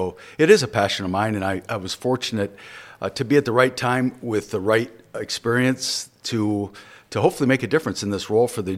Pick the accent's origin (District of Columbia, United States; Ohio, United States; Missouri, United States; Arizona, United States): Ohio, United States; Toledo; I got to tell you, my wife and I grew up in Toledo. We met in high school